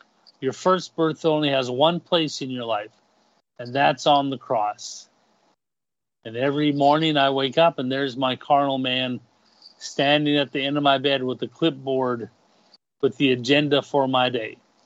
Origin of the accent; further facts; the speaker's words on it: United States; now in Canada; I'm American. I have a right. I'm a Canadian now.